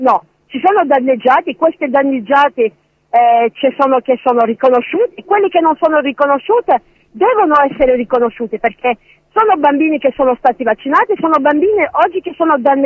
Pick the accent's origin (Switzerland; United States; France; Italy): France; vengo dalla Francia, oggi sono venuto in Italia